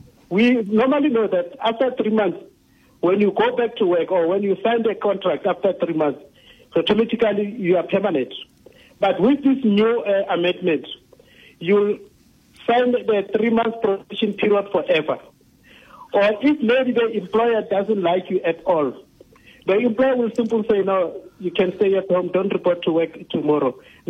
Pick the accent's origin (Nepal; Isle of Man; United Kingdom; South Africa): South Africa; as myself as a South African, I'm receiving.